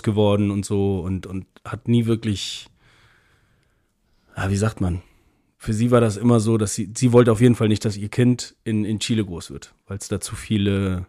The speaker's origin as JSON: {"language": "German", "region": "Hamburg", "country": "Germany", "tie": "born there", "said": "ich bin in Hamburg. Ich bin in Barmbek geboren sogar."}